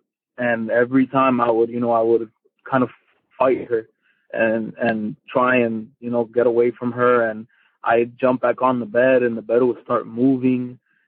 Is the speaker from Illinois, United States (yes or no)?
no; California, United States; I'm from California.